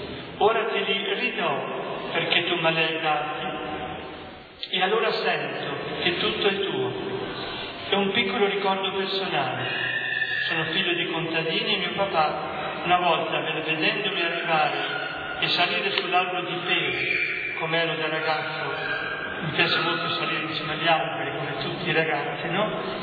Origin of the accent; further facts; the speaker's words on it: Trentino-Alto Adige, Italy; Io sono trentino, mio nonno è stato 10 anni nelle miniere d'America